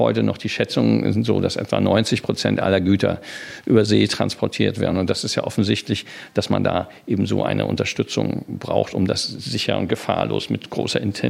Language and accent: German; Hamburg, Germany; Und als Hamburger weiß man das, wenn man von der Elbe spricht